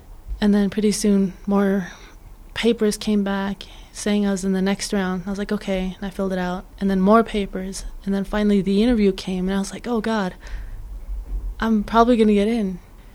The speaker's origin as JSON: {"language": "English", "region": "Minnesota", "country": "United States", "tie": "born or raised there", "also_born_or_lived": "Albuquerque, United States", "said": "Okay, well, I was born in Albuquerque, so I was born here. Now, even though I was born here, my parents always thought they were going to go somewhere else because where we came from had no jobs. So my dad just told my mom to pack us up, and we headed off to Minnesota."}